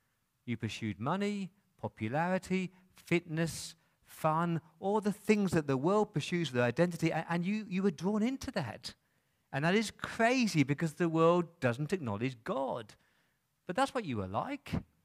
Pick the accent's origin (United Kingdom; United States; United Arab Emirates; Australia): United Kingdom; England; I'm an Englishman.